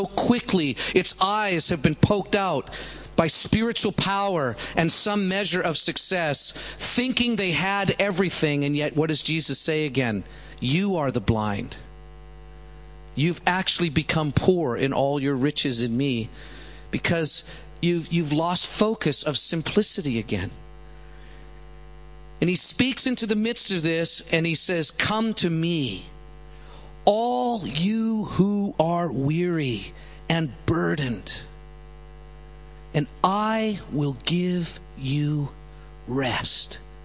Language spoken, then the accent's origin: English; Canada; now in Los Angeles, United States; I'm Canadian, but now living in Los Angeles.